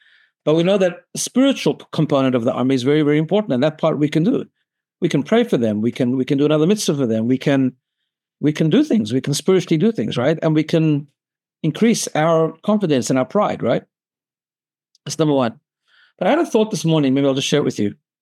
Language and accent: English; South Africa; You know, I grew up in South Africa.